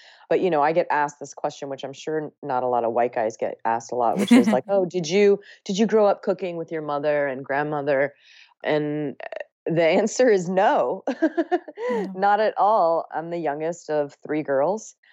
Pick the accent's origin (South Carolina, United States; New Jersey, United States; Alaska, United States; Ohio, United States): Ohio, United States; And then I also ate pizza and hamburgers growing up in Ohio.